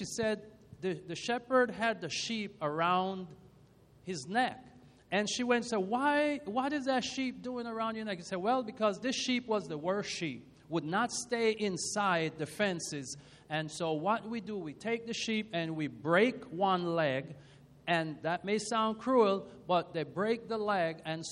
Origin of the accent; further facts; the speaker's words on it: Jamaica; Now, I'm from Jamaica, and I remember when I was a young boy, we had about 25 or 35 sheep.